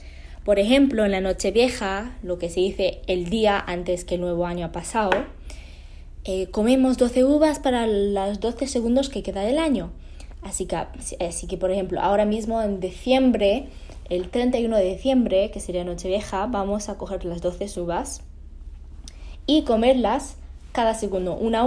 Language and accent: Spanish; Spain; now in New York, United States; cuando voy a España me dicen un poco que soy como la americana y todo, porque tengo un acento que no es muy del sur. Claro, en el sur comemos las palabras